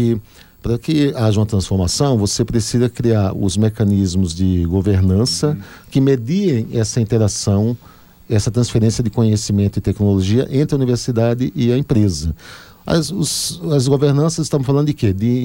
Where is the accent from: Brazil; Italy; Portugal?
Brazil; Recife, Pernambuco; Eu sou recifense, sou pernambucano.